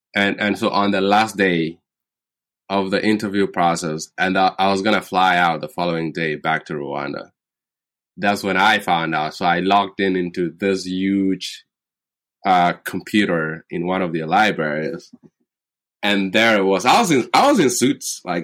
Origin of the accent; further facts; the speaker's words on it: Pariang, Ruweng, South Sudan; born there; I was born in South Sudan. I was born in Ruweng, right, in Pariang. Not exactly Pariang, but yeah, I was born there.